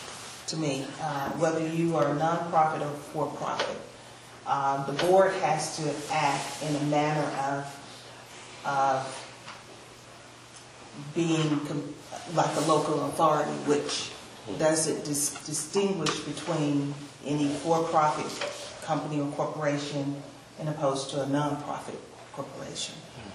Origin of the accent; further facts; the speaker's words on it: Fairbanks, Alaska, United States; I grew up here in the South Side, and I think the school is an asset to Fairbanks.